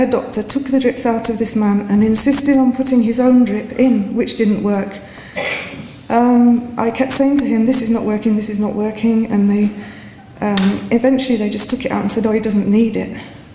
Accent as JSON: {"language": "English", "region": "London", "country": "United Kingdom", "said": "I'm a housewife from North London"}